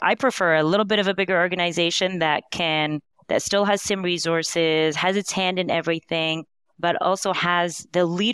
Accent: Canada; I'm a pharmacist from Canada

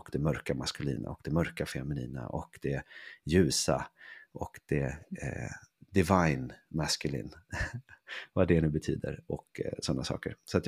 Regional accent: Sweden; Jag är ungefär 40 år gammal. Jag är född och uppvuxen i Sverige. Med en pappa från Indien och en mamma från, som är halvsvensk och halvtysk.

